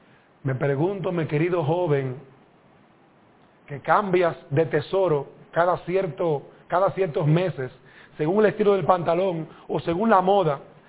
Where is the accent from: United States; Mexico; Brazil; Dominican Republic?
Dominican Republic; Soy dominicano y me imagino que habrá un perico ripiado